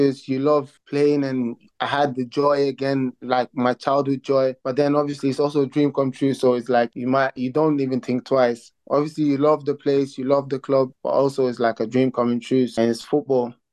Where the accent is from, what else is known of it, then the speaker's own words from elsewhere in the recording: Netherlands; now in Aylesbury, United Kingdom; When I came from Holland, I moved to Aylesbury.